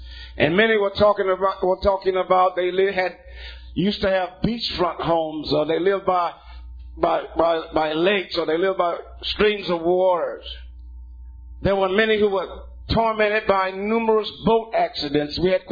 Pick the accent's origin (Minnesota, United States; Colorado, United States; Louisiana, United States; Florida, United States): Florida, United States; Jacksonville; now in Fayetteville, United States; My wife and I, we're from Jacksonville, Florida, but we live in Fayetteville, Georgia. And being raised up in Jacksonville, we are right there on the Atlantic.